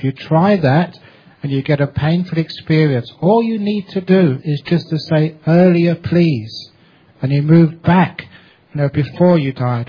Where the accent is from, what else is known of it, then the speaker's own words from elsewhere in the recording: England, United Kingdom; born there; Because I was born in England, I am very polite.